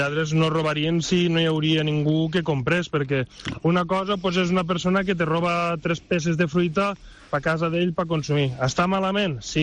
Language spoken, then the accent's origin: Catalan; Catalonia, Spain; al meu poble, al Canà, un poble que al nucli urbà vivim 6.000 persones, un poble de gent pagès, de gent treballadora.